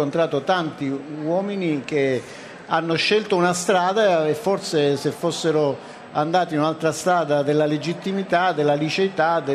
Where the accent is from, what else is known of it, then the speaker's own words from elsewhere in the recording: Sicily, Italy; ma io sono siciliano come lei, sappia che io sarei disponibile a fare qualsiasi cosa per il bene della mia terra